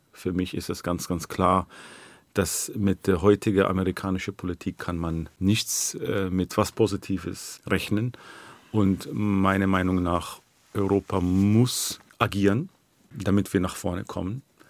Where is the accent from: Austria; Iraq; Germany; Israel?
Israel; Naja, ich muss präzise sein, weil ich bin auch Palästinenser.